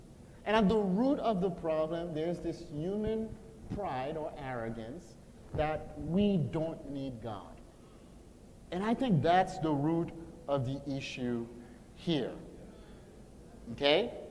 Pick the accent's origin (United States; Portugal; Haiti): Haiti; And so I'm from Haiti.